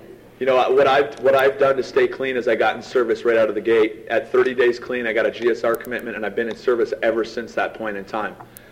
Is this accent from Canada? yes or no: no; California, United States; I'm from California.